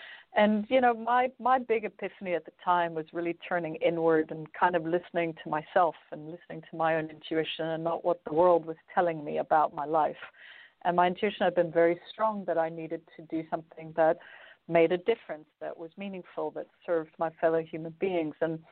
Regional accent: New York, United States; born there; accent: strange; also born or lived in Asia; So I have a strange accent. I was born in the U.S. I was born in New York. My parents are French and Belgian.

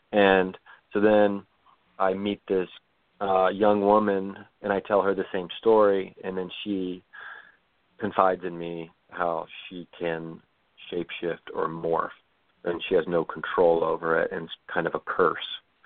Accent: Ohio, United States; Like I grew up in Southern Ohio. All of my sisters were pregnant at like 18.

